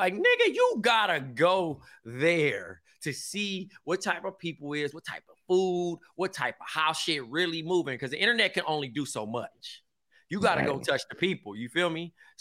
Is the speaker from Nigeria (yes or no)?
yes; Nigeria; Because I'm Nigerian.